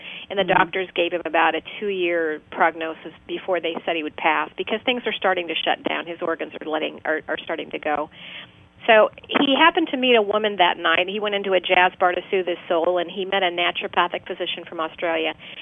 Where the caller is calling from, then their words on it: Seattle, Washington, United States; I'm calling from Seattle.